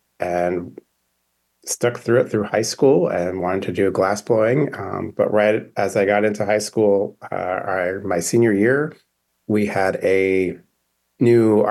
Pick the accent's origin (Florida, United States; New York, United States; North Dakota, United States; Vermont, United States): Vermont, United States; They definitely have a lot of personalities and growing up in Vermont doing that.